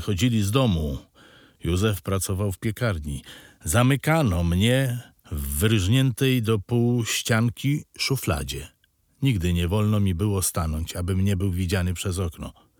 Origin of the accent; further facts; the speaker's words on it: Warsaw, Masovian Voivodeship, Poland; Z tego co pamiętam, urodziłem się w Warszawie, daty nie znam. Ustalono ją na podstawie postanowienia sądu. Urodziłem się na ulicy Ceglanej w Warszawie. Mieszkałem na Dzielnej z rodzicami.